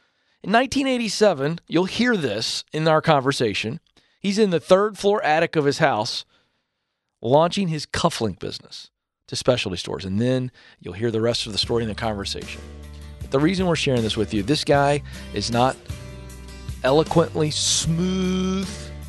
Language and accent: English; the South, United States; I'm born and raised in the South.